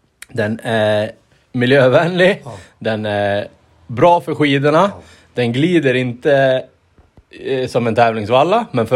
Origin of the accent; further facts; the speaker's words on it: Sweden; det är himla kul att det är sånt intresse för långloppen hemma i Sverige